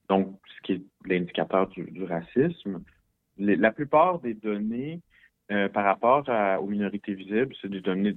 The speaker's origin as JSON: {"language": "French", "region": "Quebec", "country": "Canada", "said": "en tant que Québécois, quand on lit ça, quand on regarde les données, on se dit, mais c'est vrai qu'on est le même au Québec"}